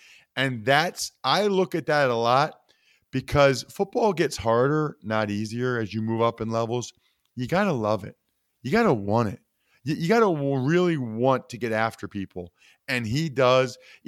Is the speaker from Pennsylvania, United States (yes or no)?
yes; Reading, Pennsylvania, United States; I'm from Reading, so I'm fully aware of what he did against Berks Catholic.